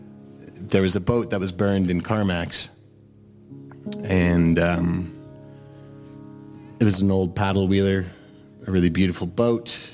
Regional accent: Whitehorse, Yukon, Canada; I'm from Whitehorse, and I've run away many times.

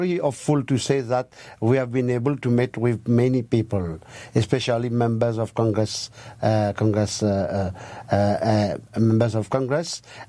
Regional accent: Peros Banos, British Indian Ocean Territory; born there; moved away; I was born on Peros Banos, one of the island of Chagos Archipelago, and I was expelled in 1968.

